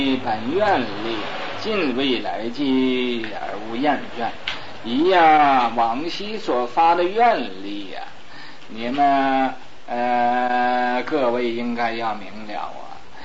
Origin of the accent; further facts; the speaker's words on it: China; 所以我们中国人呢 哎，这种发财的习气也太深了